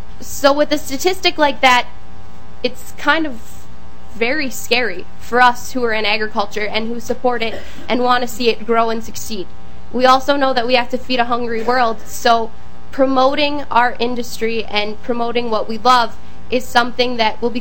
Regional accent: Trimont, Minnesota, United States; Growing up in a rural community, I'm from Trimont, Minnesota, I was surrounded by corn and soybean fields my entire life.

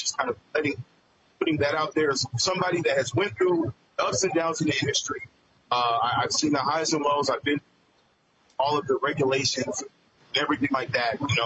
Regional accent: Minneapolis, Minnesota, United States; I'm originally from South Minneapolis, graduated from Post Dunham High School.

